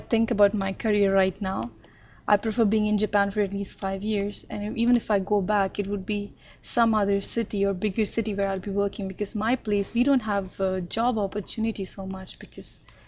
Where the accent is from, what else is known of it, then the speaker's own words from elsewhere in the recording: Varanasi, Uttar Pradesh, India; I'm from India, northern part of India, and from a very small city, but the oldest one in India. It's considered a very religious and holy city, has a lot of temples and mosque and different things.